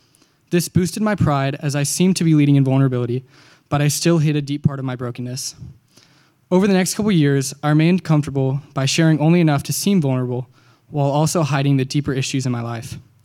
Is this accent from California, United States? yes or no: no; Dallas, Texas, United States; born or raised there